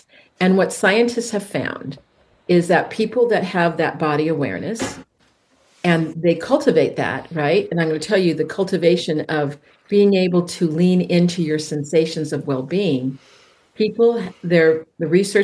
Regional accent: California, United States; because I come from California, I forgot all my clothes.

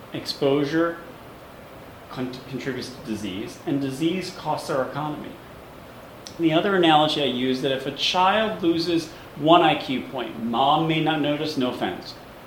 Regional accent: New York, United States; I grew up in the West Village in Manhattan

